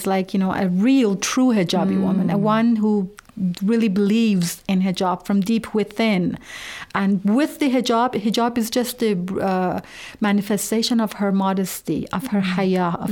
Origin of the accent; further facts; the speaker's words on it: Qom, Qom Province, Iran; I was born in Iran and I was raised in Qom.